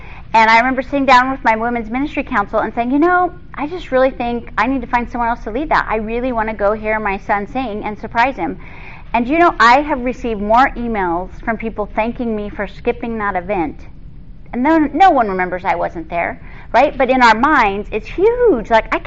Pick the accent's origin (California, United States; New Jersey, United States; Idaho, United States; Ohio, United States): California, United States; I grew up in Southern California, so pastoring in Southern California was so easy.